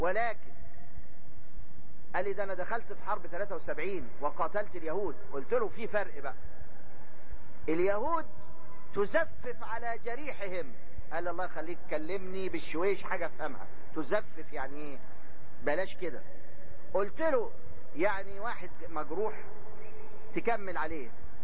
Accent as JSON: {"language": "Arabic", "region": "Upper Egypt", "country": "Egypt", "said": "يا ابني طب ما انا صعيدي برضه"}